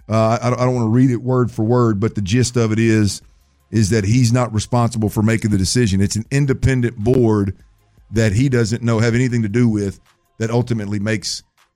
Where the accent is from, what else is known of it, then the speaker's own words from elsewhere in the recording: United States; But nonetheless, I'm an American.